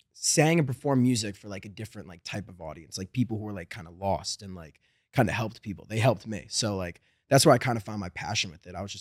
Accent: Monroe, New York, United States; now in Los Angeles, United States; Monroe, Woodbury, about an hour north of the city.

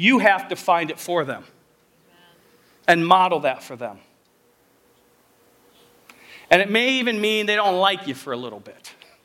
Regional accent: Indiana, United States; What I love about the culture I grew up here in Elkhart County, I grew up here, then moved away from 18 to, I don't know, 8 years ago, whatever that is.

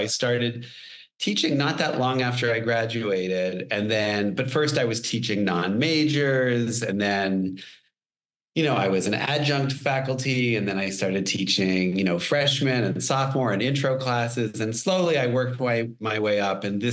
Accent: Toronto, Ontario, Canada; I grew up in Toronto and I went to the high school for the performing arts and I was a drama major.

